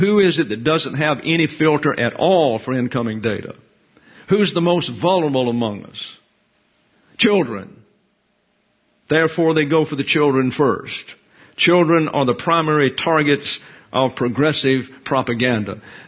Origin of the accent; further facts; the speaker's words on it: the South, United States; I grew up with them. I'm from the South, for Pete's sakes.